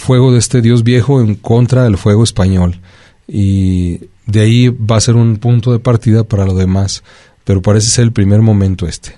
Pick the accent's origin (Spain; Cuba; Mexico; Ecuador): Mexico; cada uno de nosotros como mexicanos amalgamamos todos los grupos raciales